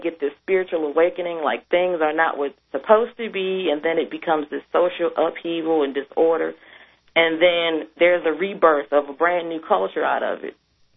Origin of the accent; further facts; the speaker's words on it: Detroit, Michigan, United States; I am originally from Detroit, and you know what Detroit is like.